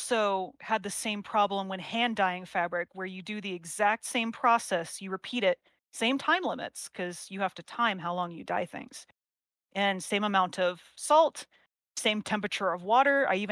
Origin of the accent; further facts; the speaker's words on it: Texas, United States; And of course, you know that we are from Texas, and Texas likes to play around with the weather randomly.